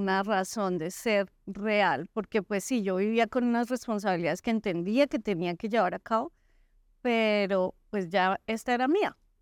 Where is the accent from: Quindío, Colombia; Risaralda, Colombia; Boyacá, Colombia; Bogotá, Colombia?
Bogotá, Colombia; yo soy de Bogotá, Colombia